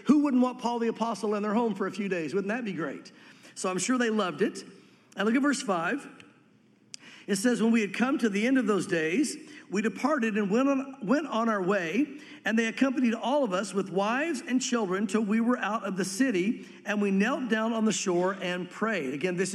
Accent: Tennessee, United States; also born or lived in western US; I remember when I got saved, and I grew up in Tennessee, but then I went out west for a little while

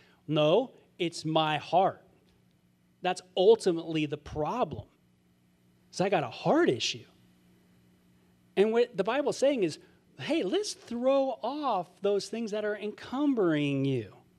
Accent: California, United States; Like where I grew up in California, you're used to, you know, you're used to California people, California women.

